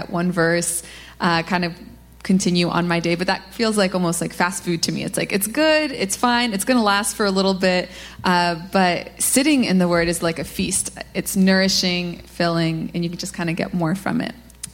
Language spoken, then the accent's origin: English; Toronto, Ontario, Canada; also born or lived in Kingston, Canada; I grew up in Toronto, came to Queen's in about 2008